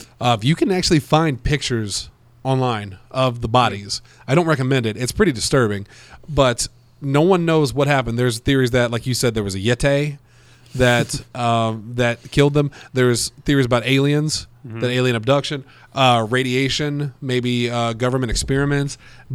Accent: United States; I'm an American. We're going to call him Steve.

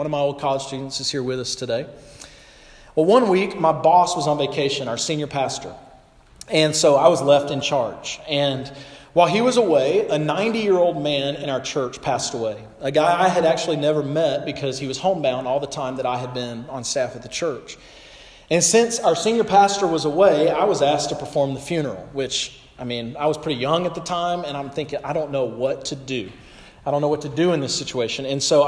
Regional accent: Alabama, United States; I was born very far from here. I was born in Alabama. A small town in North Alabama is where I grew up. And my parents still live there.

